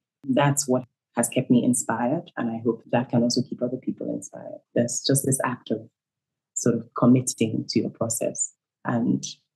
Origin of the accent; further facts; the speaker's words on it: Nigeria; Well, I think like practicing as a Nigerian artist isn't the easiest journey to embark on.